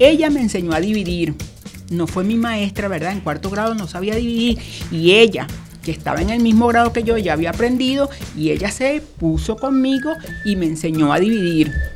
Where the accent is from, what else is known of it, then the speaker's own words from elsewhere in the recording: Caracas, Capital District, Venezuela; era una casa grande con muchos niños porque éramos 10 hermanos. Y entonces era una casa grande con un patio donde sembrábamos, a pesar de que estábamos en la ciudad de Caracas, ¿verdad? La ciudad capital de Venezuela.